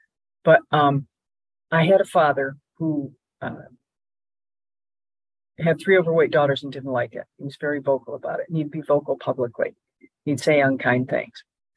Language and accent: English; Michigan, United States; I'm not a California girl. I'm a Midwestern girl. I'm from Michigan.